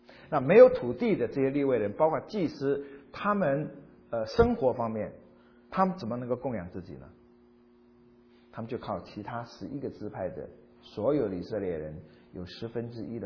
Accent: Taiwan; 我们从小在台湾受教育

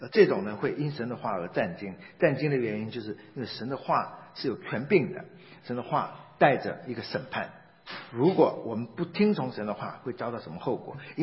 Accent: China; 这对我们中国人啊，这句话很唐突而且很冒犯的

